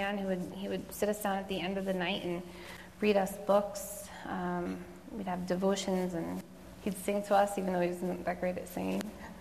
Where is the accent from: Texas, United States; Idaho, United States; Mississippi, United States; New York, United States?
New York, United States; also born or lived in New Jersey; really grow up with my two older brothers. They were a lot older than me, but I moved to New York when I was four from New Jersey and started attending Grace right around then, in 1989, I guess.